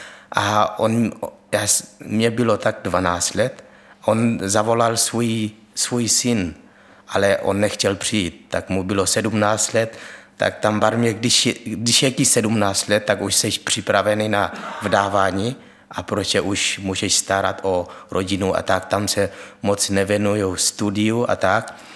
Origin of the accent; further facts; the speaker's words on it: Myanmar; Czech is a second language; já pocházím z Barmy, jestli znáte, to je Asie, kousek od Thajska a Malajsie a Čína